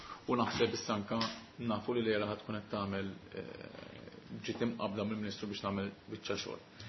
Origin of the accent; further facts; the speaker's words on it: Mosta, Northern Region, Malta; Jiena ġej mill-Mostaħ nitkellem ċar